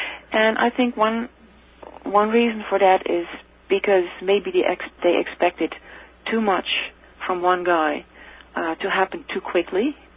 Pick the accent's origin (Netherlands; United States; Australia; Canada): Netherlands; where are you from? I say, Holland.